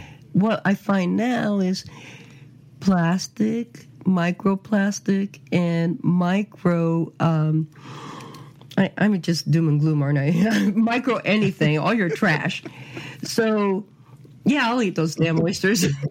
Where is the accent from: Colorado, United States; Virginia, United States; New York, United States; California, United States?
California, United States; I'm a Californian and, you know, San Francisco, when you go out in Castro, you go eat at queer restaurants.